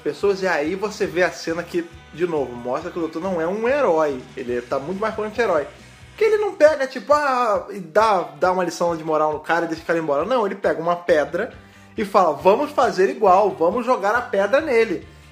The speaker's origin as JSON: {"language": "Portuguese", "region": "Rio de Janeiro", "country": "Brazil", "said": "depois eu que sou carioca, sou de estado violento. Eu não tenho apedrejamento na minha terra, não."}